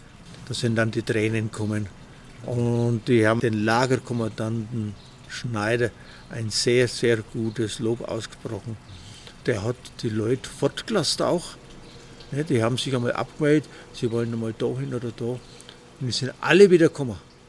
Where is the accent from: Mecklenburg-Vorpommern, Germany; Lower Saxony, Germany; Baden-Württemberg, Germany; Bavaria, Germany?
Baden-Württemberg, Germany; Oberschwaningen; Ich bin also nicht in Ehingen aufgewachsen, sondern in Oberschwaningen, in einer kleinen Dorfgastwirtschaft. 45 geboren